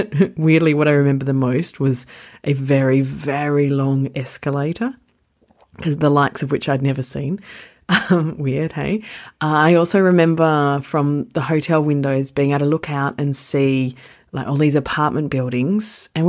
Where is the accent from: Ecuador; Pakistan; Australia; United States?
Australia; growing up in Australia and, you know, not really knowing much about the rest of the world